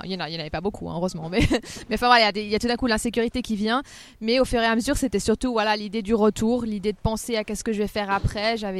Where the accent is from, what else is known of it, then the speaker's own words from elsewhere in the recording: Meyrin, Geneva, Switzerland; born there; je suis née à Mérin, mais sur ma carte d'identité, c'est Plan-les-Ouattes